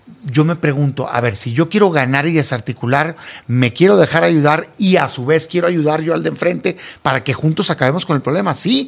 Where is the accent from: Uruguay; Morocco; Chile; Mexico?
Mexico; Nosotros como mexicanos también debería ser nuestra máxima prioridad el acabar con el crimen organizado en este país